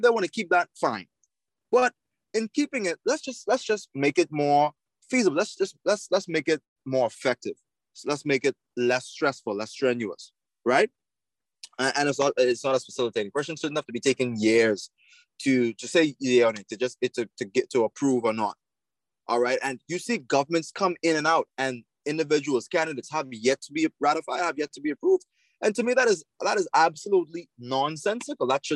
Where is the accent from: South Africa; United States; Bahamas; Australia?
Bahamas; born there; The fact that I was born in the Bahamas just like the other kid, you know?